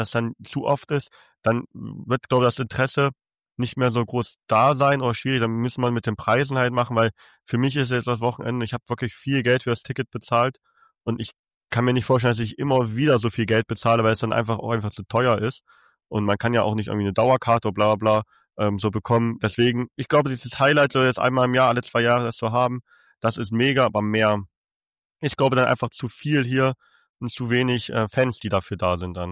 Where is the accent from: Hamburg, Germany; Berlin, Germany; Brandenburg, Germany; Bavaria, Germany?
Hamburg, Germany; ich komme aus Hamburg